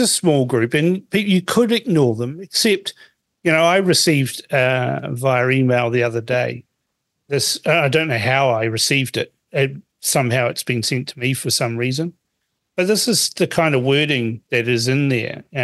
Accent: Fiji; born there; I was born in Fiji. I've got a Fijian birth certificate. I'm Fijian, right? I had to take New Zealand citizenship by descent

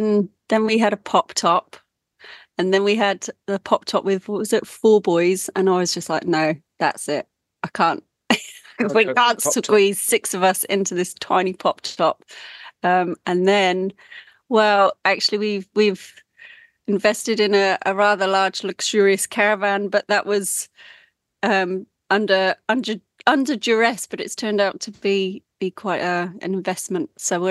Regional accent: England, United Kingdom; moved away as an adult; now in Invercargill, New Zealand; Yeah, we are English. We're both English and we came here, 14 years ago? And we were only going to come for 2 years.

